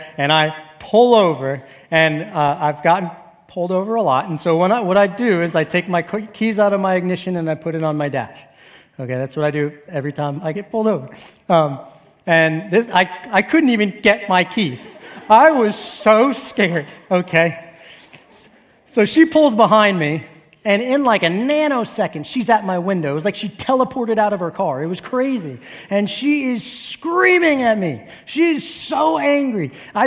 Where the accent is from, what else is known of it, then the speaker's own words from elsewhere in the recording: New Jersey, United States; something you need to know about me is that I'm from New Jersey. And so when I get all fired up, I talk funny.